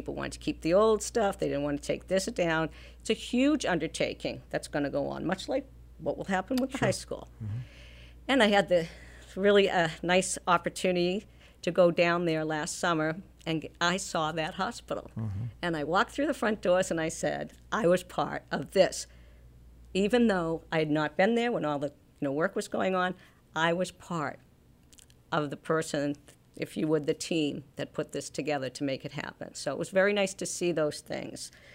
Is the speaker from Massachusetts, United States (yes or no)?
yes; Walpole, Massachusetts, United States; Now, I may not know them because, of course, I was from Walpole